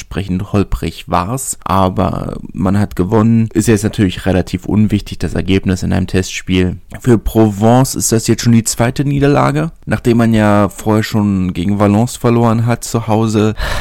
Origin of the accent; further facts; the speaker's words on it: Berlin, Germany; Und als Berliner bin ich natürlich besonders stolz drauf